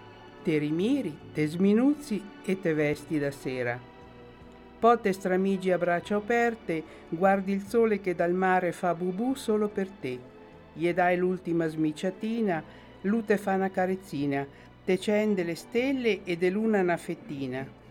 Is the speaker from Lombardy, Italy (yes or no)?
no; Ancona, Marche, Italy; io sono anconetana e Ancona mi piace un bel po'.